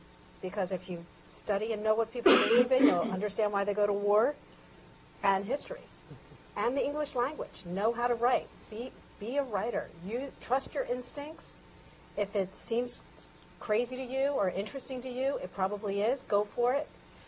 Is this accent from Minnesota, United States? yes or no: no; Baltimore, Maryland, United States; I'm from Baltimore. I had never been to Texas.